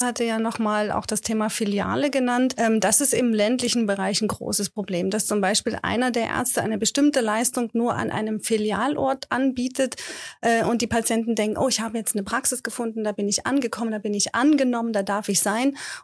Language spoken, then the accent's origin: German; Munich, Bavaria, Germany; als Münchner verstehe ich vielleicht einen Arzt in Schwaben auch nicht, wenn der im Dialekt loslegt.